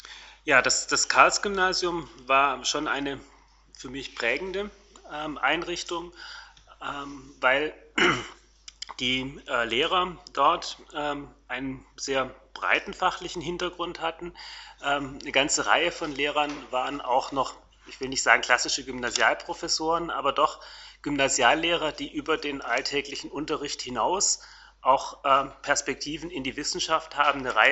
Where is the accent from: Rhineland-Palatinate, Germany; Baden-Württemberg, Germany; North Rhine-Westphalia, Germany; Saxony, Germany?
Baden-Württemberg, Germany; Stuttgart; born there; Ich bin 1968 in Stuttgart geboren und komme aus einem Familienhintergrund, den man heute als Migrationshintergrund bezeichnet, denn meine Mutter kommt aus England.